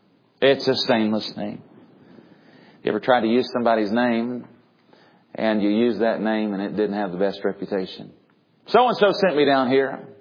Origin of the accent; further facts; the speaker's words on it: the South, United States; I grew up in the South hearing Lordy and Oh Lord and all those kinds of things.